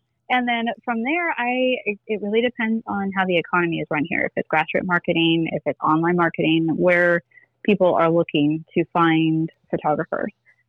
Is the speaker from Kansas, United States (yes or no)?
no; California, United States; No, I grew up in Yosemite National Park. I am from California.